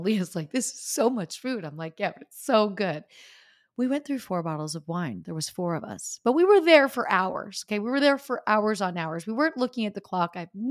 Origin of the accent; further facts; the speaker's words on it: New York City, New York, United States; And as a New Yorker that buys about 25 umbrellas a year